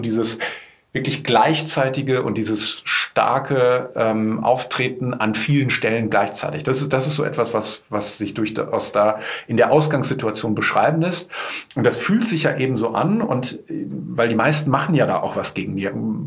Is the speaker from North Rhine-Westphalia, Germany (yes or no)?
yes; North Rhine-Westphalia, Germany; now in Cologne, Germany; Also ich bin Westfale, der nach Köln emigriert ist und dort sehr wohlwollend aufgenommen wurde.